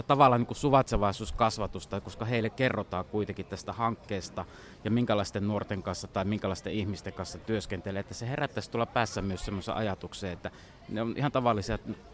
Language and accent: Finnish; Mikkeli, South Savo, Finland; now in Ristiina, Finland; Mä oon syntyisin Mikkelistä täältä hyvin tätä keskusta-alueelta. Nykyään asun Ristiinassa. En asu Ristiinan aivan keskustassa, vaan vähän siellä syrjässä.